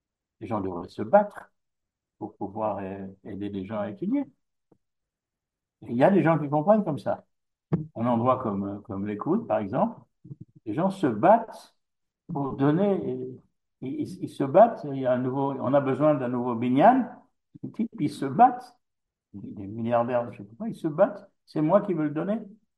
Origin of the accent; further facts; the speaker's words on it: Geneva, Switzerland; Je me rappelle quand j'étais enfant, à Genève